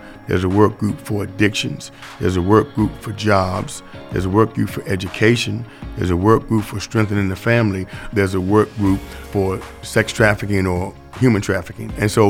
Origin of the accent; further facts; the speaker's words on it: Washington, District of Columbia, United States; I grew up in Washington, D.C. back in the 60s and 70s. It was called Chocolate City. There were so many black people.